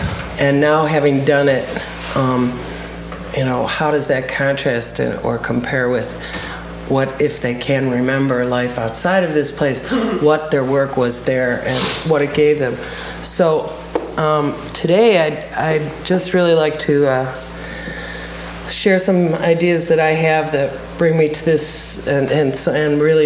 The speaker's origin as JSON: {"language": "English", "town": "Chicago", "region": "Illinois", "country": "United States", "said": "I come from Chicago. It is a very multicultural place, and multiracial as well."}